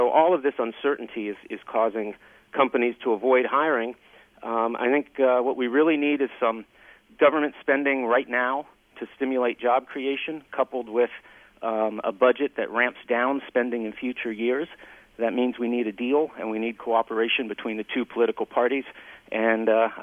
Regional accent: Washington, District of Columbia, United States; I grew up in Washington, D.C., so this is actually quite comfortable.

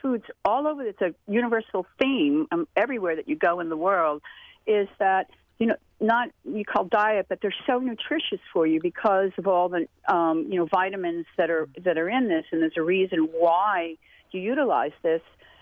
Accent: New England, United States; also born or lived in Hawaii; And I grew up in New England, but also in Hawaii. So I'm what they call Hapa Hali

